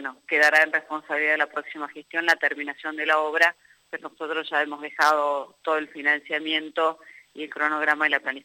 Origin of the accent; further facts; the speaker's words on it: Salta, Argentina; Yo soy de Salta